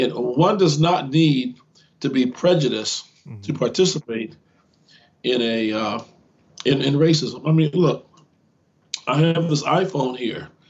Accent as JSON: {"language": "English", "town": "Gary", "region": "Indiana", "country": "United States", "tie": "born or raised there", "said": "I grew up in the Chicago area, and in Gary, Indiana, to be exact."}